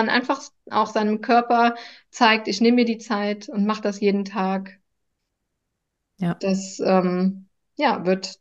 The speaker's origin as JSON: {"language": "German", "region": "Saarland", "country": "Germany", "said": "ich komme ja aus dem Saarland"}